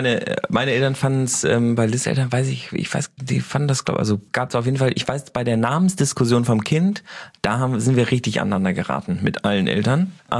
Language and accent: German; Hamburg, Germany; born there; ich bin in Hamburg geboren.